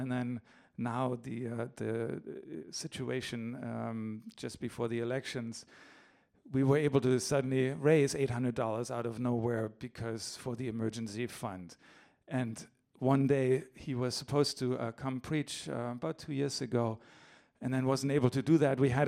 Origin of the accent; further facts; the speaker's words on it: Germany; I grew up in Germany, so the idea of engaging internationally comes natively in a certain way.